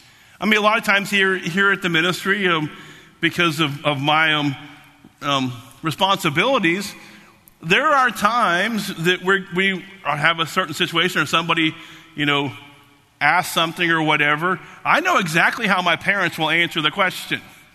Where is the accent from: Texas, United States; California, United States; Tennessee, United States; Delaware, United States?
Texas, United States; Dallas; we're originally from Dallas, Texas, and his death happened in Dallas